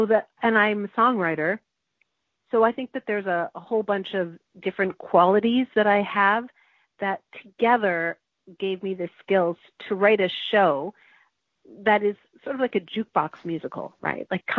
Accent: Hudson, Quebec, Canada; as I got older, I directed the school play when I was growing up in Hudson, Quebec.

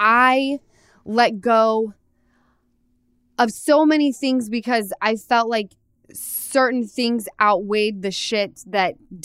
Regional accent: Utah, United States; I tell any youngster when they're like, it's time, because I come from Utah. Everyone's married 6 kids deep at my age.

